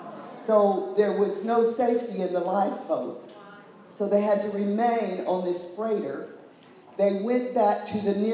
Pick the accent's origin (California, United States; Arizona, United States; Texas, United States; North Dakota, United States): California, United States; San Diego; Now, I'm from San Diego. It's a beautiful city.